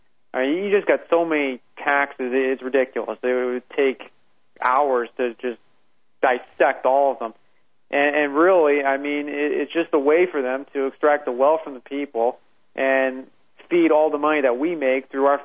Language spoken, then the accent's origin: English; United States; we as American people, I mean, we've been completely had.